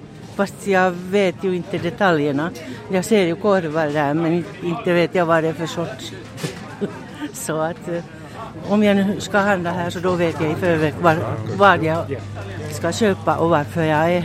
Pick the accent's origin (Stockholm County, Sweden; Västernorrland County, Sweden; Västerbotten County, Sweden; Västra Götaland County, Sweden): Stockholm County, Sweden; Stockholm; Stockholm City är ju fortfarande min hemstad, det är här jag hittar.